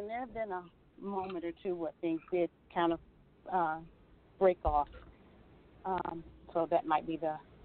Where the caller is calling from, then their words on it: Atlanta, Georgia, United States; Hi. I'm calling from Atlanta, Georgia.